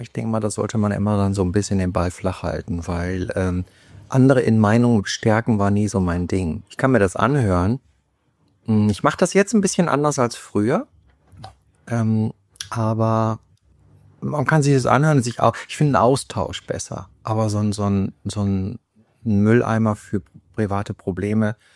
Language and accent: German; North Rhine-Westphalia, Germany; accent: Lower Rhine dialect; Jetzt kam so ein bisschen mein niederrheinischer Dialekt durch.